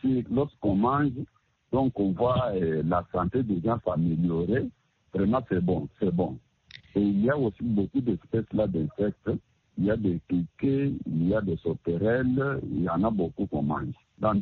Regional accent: Kasaï, DR Congo; chez nous au Kassai, on ne mange pas beaucoup, c'est bon.

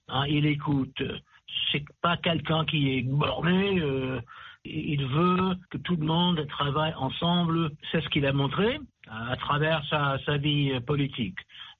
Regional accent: California, United States; toute ma vie ici en Amérique, je suis Américain 100%, en Californie, fier de mon pays

